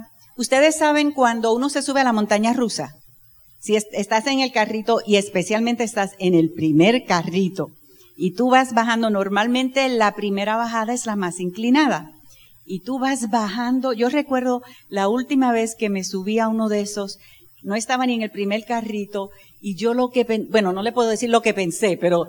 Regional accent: Panama; born there; Yo soy hija de militar también. Nací en Panamá, pero de padres puertorriqueños.

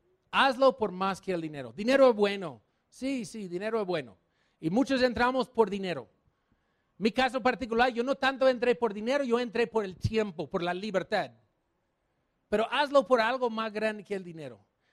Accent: New York, United States; also born or lived in New Jersey; Yo soy de Nueva York. Yo sé que parezco mexicano, pero no es cierto. Yo nací en Nueva Jersey, yo trabajaba como vendedor de acciones en Nueva York.

